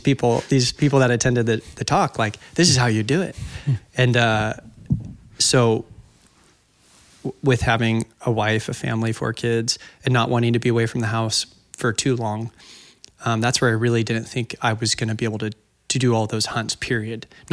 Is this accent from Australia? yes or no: no; Oregon, United States; And Oregon's my home state, so I didn't need to kill anything.